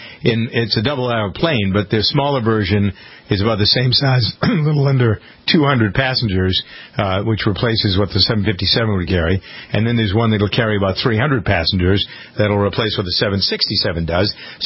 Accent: United States; I want to tell you something that I'm very proud of as an American

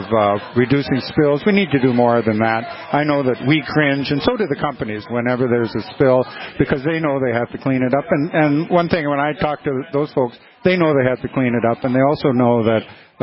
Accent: Williston, North Dakota, United States; talk to them about my life growing up in Williston, North Dakota.

